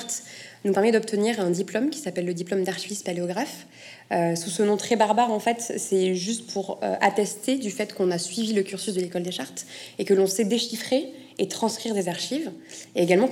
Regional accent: South-West, France; la région dont je suis originaire, c'est-à-dire la région du Sud-Ouest.

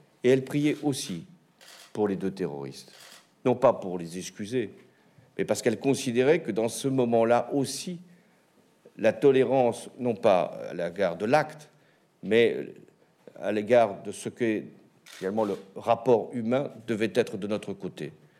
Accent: Rouen, Normandy, France; born there; et je suis né à Rouen, donc je connaissais cette ville.

